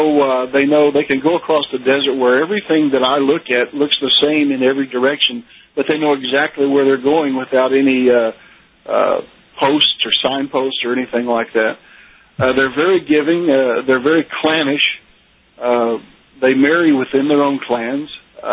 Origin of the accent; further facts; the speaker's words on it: United States; It makes you really, really appreciate being an American, living in this country.